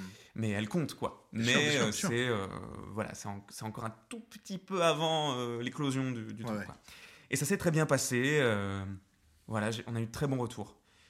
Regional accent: Belgium; Ouais, je suis belge.

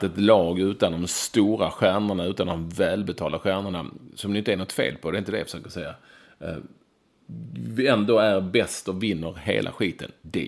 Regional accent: Finland; Jag är finnar.

